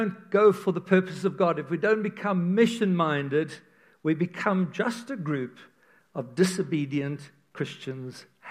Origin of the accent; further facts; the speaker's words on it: Montana, United States; Serious? We're from Montana.